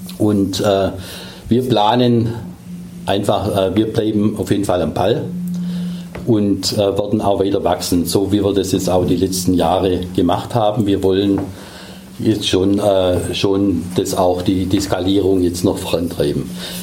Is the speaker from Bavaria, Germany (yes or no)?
no; Baden-Württemberg, Germany; in meiner Heimatstadt Elbingen, auf der Ostalb